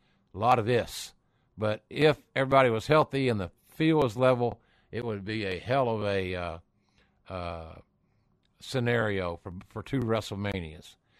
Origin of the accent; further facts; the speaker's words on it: Oklahoma, United States; So maybe someday some executive in Oklahoma City, in my home state, will give us a shot at sponsoring Sonic here on the program.